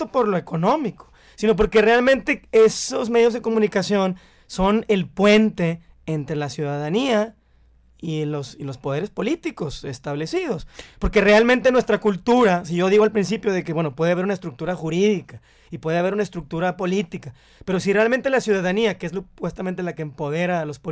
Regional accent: Mexico; en nuestras casas también somos mexicanos.

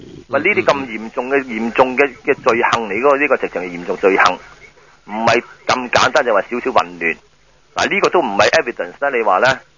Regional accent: Hong Kong; 如果我哋香港人而家呢件事已經放過咧

